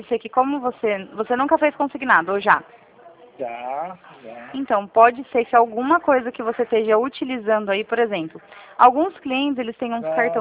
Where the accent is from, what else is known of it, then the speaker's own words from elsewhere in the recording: São Paulo, Brazil; eu sou aqui de São Paulo mesmo.